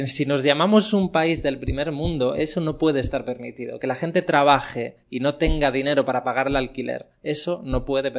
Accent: Cantabria, Spain; yo nací en Cantabria estuve viviendo siempre en pueblos pequeños y de interior, y me he criado entre montañas, entre bosques, y entre vacas, y entre animales

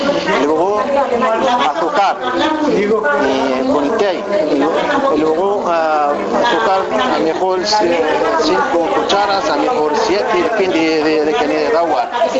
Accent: Morocco; Spanish is a second language; moved away as an adult; now in Spain; Yo vine de Marruecos sin estudiar.

